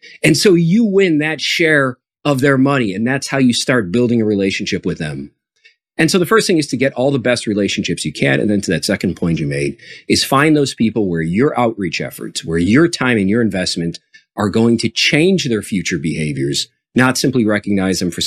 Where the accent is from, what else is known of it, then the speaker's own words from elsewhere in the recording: Chicago, Illinois, United States; now in San Jose, United States; You're the only carrier that flies from San Jose, California to my hometown of Chicago, Illinois.